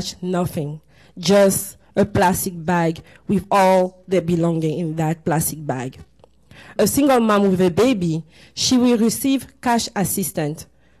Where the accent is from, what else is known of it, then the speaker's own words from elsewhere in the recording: Côte d’Ivoire; now in Portland, United States; When you see me in the street of Portland, you will think that I'm African American. Until I say hi to you, then you will say, "You have an accent. Where are you from?" I will say, "I'm from Ivory Coast."